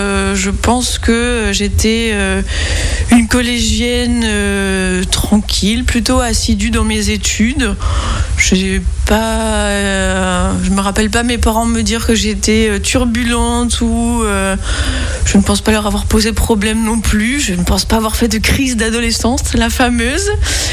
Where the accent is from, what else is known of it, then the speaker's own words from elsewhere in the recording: Courcelles-Frémoy, Bourgogne-Franche-Comté, France; also born or lived in Semur-en-Auxois; Alors, je suis née pas très loin d'ici, dans un petit village, je suis née à Saumur en Auxois, en Côte d'Or donc. J'ai grandi dans un petit village qui s'appelle Courcelles-Frémois, qui est situé à peu près à 7 km des Poisses.